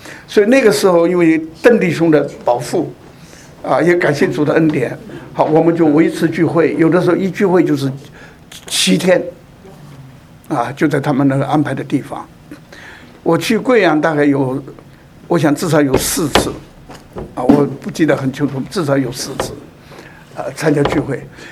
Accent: Hong Kong; 特别我是一个香港人，我到那里去是不允许的。

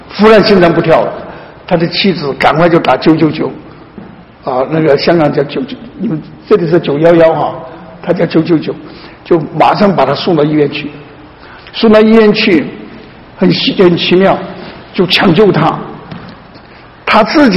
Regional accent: China; 这是我们中国人自己讲的

